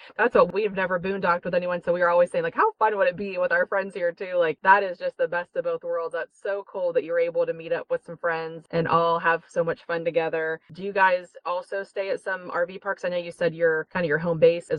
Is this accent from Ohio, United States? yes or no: yes; Ohio, United States; We're from Ohio, but we've never been anywhere besides, you know, the states in between Ohio and Florida. So we've never been west of like Indiana.